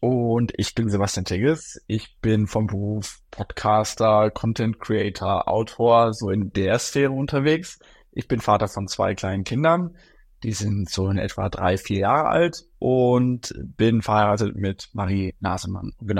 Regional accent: Düsseldorf, North Rhine-Westphalia, Germany; Ich bin aufgewachsen in Düsseldorf als Sohn von zwei JuristInnen, also meine Eltern beide AnwältInnen.

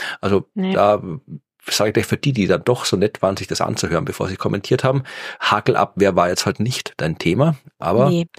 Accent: Lower Austria, Austria; Aber das kann ich auch wieder aus meiner Heimat der Wachau vermelden.

